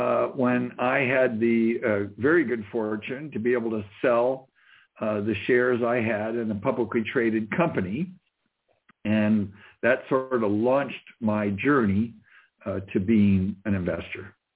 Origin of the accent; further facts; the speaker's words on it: Las Vegas, Nevada, United States; I grew up in Las Vegas, Nevada.